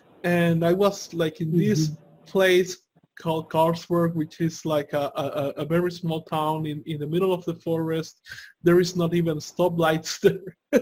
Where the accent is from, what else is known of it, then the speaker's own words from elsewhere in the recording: El Salvador; Again, I'm from El Salvador, and if anybody has seen the news, it's not like the best place to be